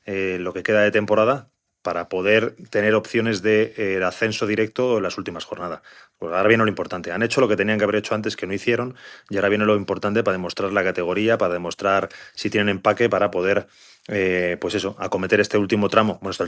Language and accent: Spanish; Madrid, Community of Madrid, Spain; also born or lived in Málaga; madrileño.